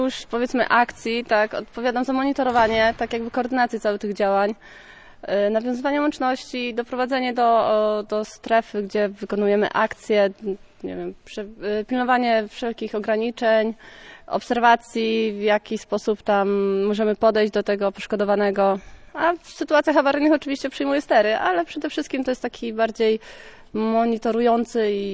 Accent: Pomeranian Voivodeship, Poland; bo pochodzę tu z Kaszub, niedaleko Siemierowic

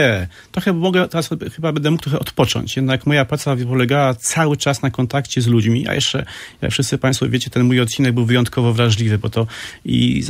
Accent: Gdynia, Pomeranian Voivodeship, Poland; born there; Tak, urodziłem się w Gdyni

